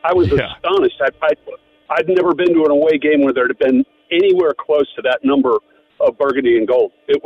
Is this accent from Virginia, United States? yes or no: yes; Alexandria, Virginia, United States; I grew up in Alexandria back in the 80s. Went to the We Want Dallas game, the NFC Championship. Lifelong Skins fan